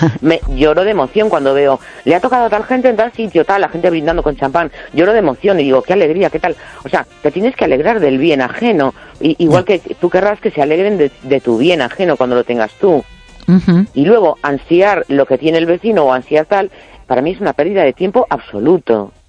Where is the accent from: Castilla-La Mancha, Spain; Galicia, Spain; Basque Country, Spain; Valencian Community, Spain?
Galicia, Spain; A Coruña; de La Coruña.